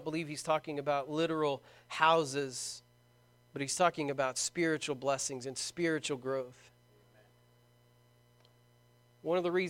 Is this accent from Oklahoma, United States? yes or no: yes; Braggs, Oklahoma, United States; growing up in Bragg's, Oklahoma is a unique experience.